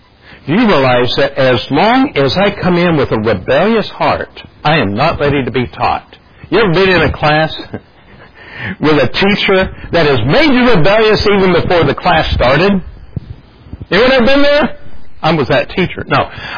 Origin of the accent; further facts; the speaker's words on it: United States; I said, Brother Brian, I'm from America.